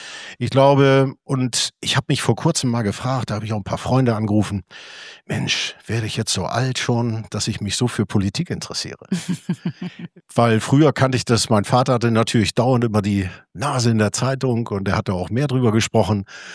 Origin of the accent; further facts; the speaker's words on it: Hamburg, Germany; Das ist meine Heimatstadt. Ich bin Pendler. Ich arbeite in Düsseldorf und London.